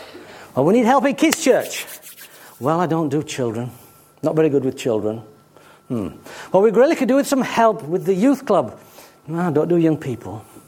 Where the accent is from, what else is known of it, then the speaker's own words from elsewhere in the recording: United Kingdom; Oh, but we're British. We don't feel things.